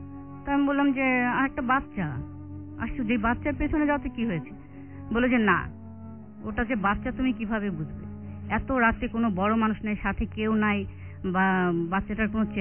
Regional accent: Dhaka, Dhaka Division, Bangladesh; আমি তো আজিমপুর থেকে এসেছি

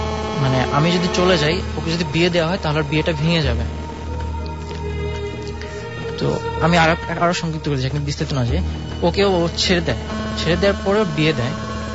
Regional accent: Gopalganj, Dhaka Division, Bangladesh; now in Dhaka, Bangladesh; জিগাতলা থেকে, আমার এন্টারপ্রাইজ, আমার দেশের বাড়ি গোপালগঞ্জের মুর্শিদপুর থানা।

